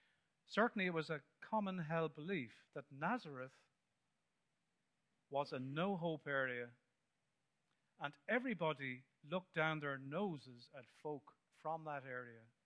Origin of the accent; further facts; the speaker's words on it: Dublin, Leinster, Ireland; I grew up in Dublin, on the south side.